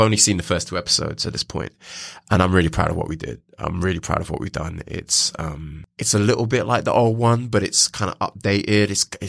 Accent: London, United Kingdom; Like I can see everything because I'm from Northwest London

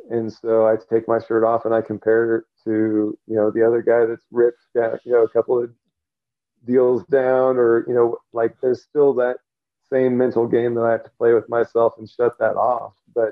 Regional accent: Kansas City, Missouri, United States; I'm from Kansas City originally, and that's where I went through my first yoga teacher training

